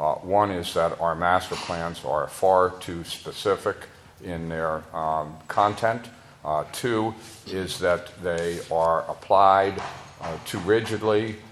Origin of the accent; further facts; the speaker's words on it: Silver Spring, Maryland, United States; By way of background, I grew up in Silver Spring too many decades ago. I've worked and lived here all my life.